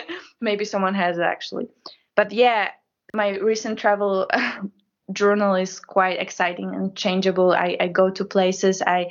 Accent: Poland; English is a second language; And when I said I was from Poland, he started to laugh.

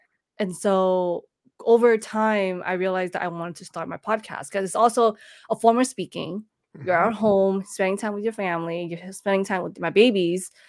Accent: California, United States; born and raised in the Bay Area, and I don't know anything better than being in the Bay Area

